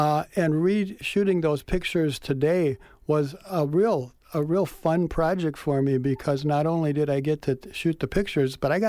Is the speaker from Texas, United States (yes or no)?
no; Fond du Lac, Wisconsin, United States; it wasn't that I grew up in Fond du Lac that got me started wanting to shoot that city.